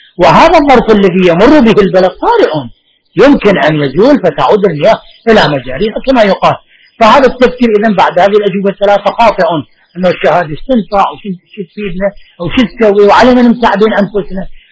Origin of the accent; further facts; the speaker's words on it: Najaf, Najaf Governorate, Iraq; أنا نجفي لا أزعل من هذا الكلام